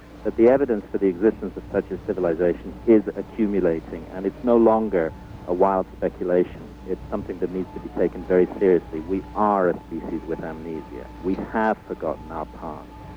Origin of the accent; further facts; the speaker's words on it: India; also born or lived in Scotland; I grew up in India, actually.